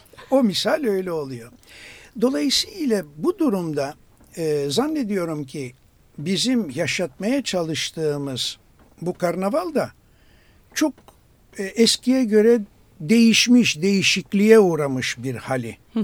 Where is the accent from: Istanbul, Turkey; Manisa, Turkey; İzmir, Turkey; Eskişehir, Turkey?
Istanbul, Turkey; Ben Beyoğlu'luyum ama Tatavla'da çok böyle kulüpte özellikle çalışmalarım oldu.